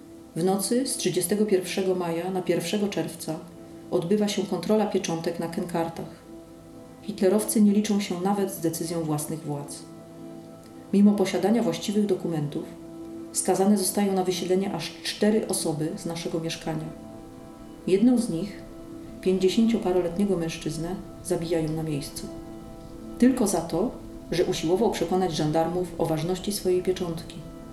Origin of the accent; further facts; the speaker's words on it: Kraków, Lesser Poland, Poland; mam 38 lat. Urodziłam się i mieszkam w Krakowie.